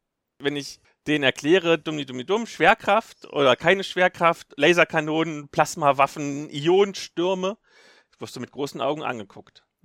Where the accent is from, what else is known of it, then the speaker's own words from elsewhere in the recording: East Germany, Germany; Sowohl im tiefsten Osten, wo ich herkomme, als auch hier im gelobten Land Franken.